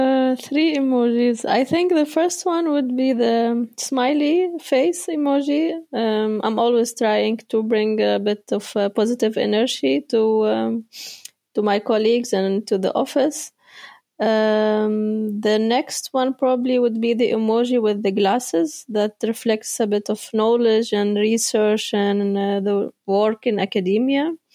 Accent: Oman; also born or lived in Tunisia; now in Netherlands; I am originally from Tunisia, but I was raised in Oman.

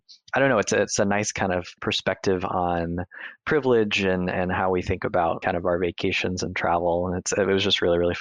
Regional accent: Kentucky, United States; I'm originally from the South, from Kentucky, actually. And so I grew up eating a lot of, you know, Southern food

